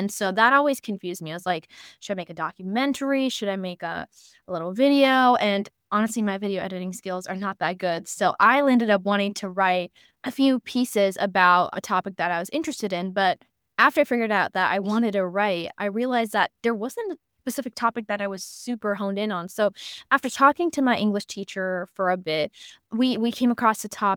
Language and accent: English; California, United States; now in North Carolina, United States; I didn't know too much about it because I grew up in California, so I was not part of the AIG program.